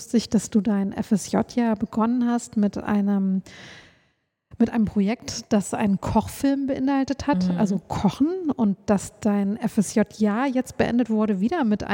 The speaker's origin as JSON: {"language": "German", "region": "Thuringia", "country": "Germany", "said": "jetzt muss ich als Thüringerin aufpassen"}